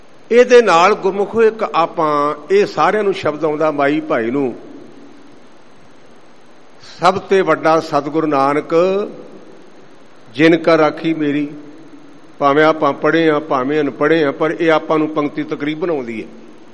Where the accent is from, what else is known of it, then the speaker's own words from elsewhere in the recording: Bhure Kona, Punjab, India; ਜਿਵੇਂ ਮੇਰਾ ਪਿੰਡ ਭੂਰੇ ਕੋਨਾ ਤੇ ਮੈਨੂੰ ਮੰਜੀ ਸਾਹਿਬ ਵਾਲੇ ਕਹਿਣ ਲੱਗ ਪਏ, ਜੇ ਇੱਥੇ ਨਾ ਆਉਂਦਾ ਤੇ ਮੰਜੀ ਸਾਹਿਬ ਕਿਹਨੇ ਕਹਿਣਾ ਸੀ